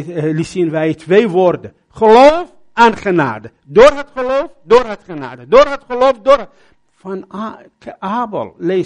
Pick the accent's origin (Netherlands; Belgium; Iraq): Iraq; Babylon, Babylon Governorate; first language Arabic; Dutch is a second language; Ik heb een Arabische Bijbel. Hele zware vertaling. Dat is mijn taal. En ik kom uit Babylon.